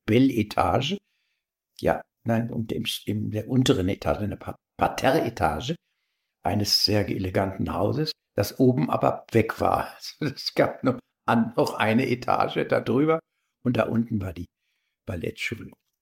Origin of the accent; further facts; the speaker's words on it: Berlin, Germany; Ja, das heißt, ich bin Berliner.